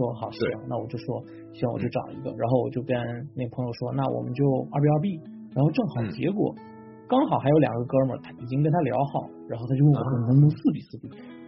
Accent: Xiamen, Fujian, China; now in Seattle, United States; 然后我来自中国福建厦门

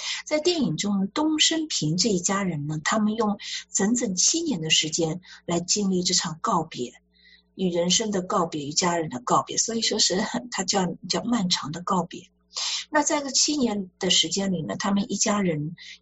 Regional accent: Shanghai, China; 那我来自上海，在上海女人不是这样的

